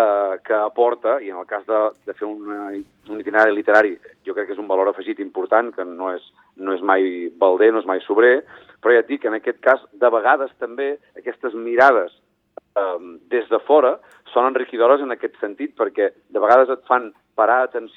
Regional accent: Besalú, Catalonia, Spain; Besalú, que és el meu poble

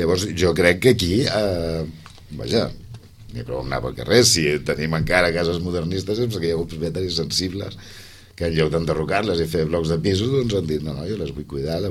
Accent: Castelldefels, Catalonia, Spain; also born or lived in Gavà; Jo soc de Gavà, em vaig criar, de totes maneres, em vaig criar pràcticament a la platja de Castelldefels, a tocar a les botigues de Sitges

